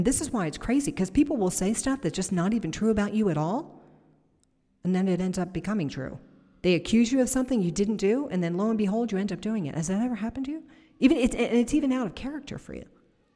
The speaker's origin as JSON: {"language": "English", "country": "Ireland", "said": "I'm Irish."}